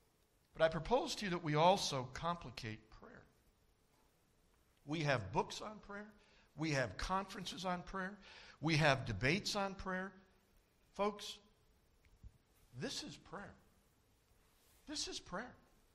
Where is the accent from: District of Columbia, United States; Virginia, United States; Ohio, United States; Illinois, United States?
Illinois, United States; Chicago; I was born and raised in Chicago. Weren't a whole lot of deer running around there, so we didn't do a lot of hunting there.